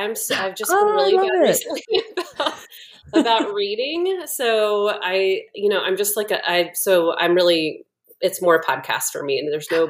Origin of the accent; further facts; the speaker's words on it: North Carolina, United States; now in Nashville, United States; I am originally from North Carolina, went to college there and then moved, had a short kind of brief move to Florida where I met my husband. And then we've been in Nashville about 12 years now